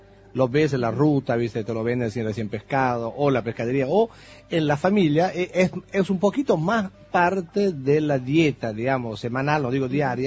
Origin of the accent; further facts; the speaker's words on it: Apulia, Italy; Spanish is a second language; obviamente de mi tierra, la Puglia.